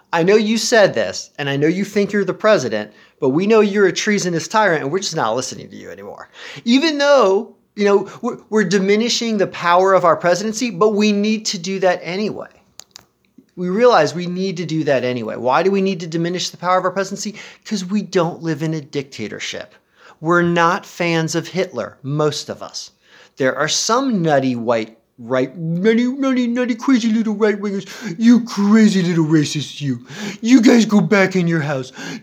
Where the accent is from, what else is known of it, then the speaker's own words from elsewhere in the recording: Virginia, United States; Because I grew up in Northern Virginia with every other ethnicity around me.